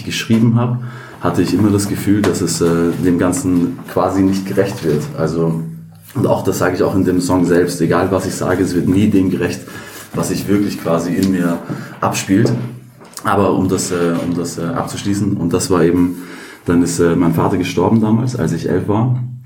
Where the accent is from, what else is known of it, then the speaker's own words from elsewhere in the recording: Vienna, Austria; Nein, ich bin in Wien geboren, aufgewachsen und auch zur Schule gegangen.